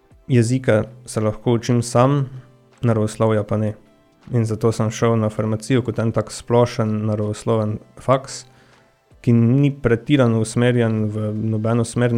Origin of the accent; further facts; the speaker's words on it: Radenci, Mura, Slovenia; Jaz sem iz Radenca, se pravi 20 minut za avtobusom smo imeli lepo povezavo.